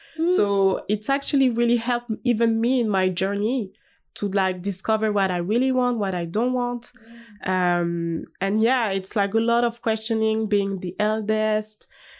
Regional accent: Auvergne-Rhône-Alpes, France; And so I'm from Haute-Savoie, so it's like in the mountain and stuff.

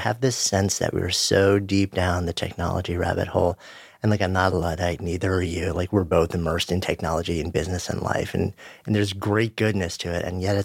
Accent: New York City, New York, United States; you know, being a New Yorker, both of us being New Yorkers

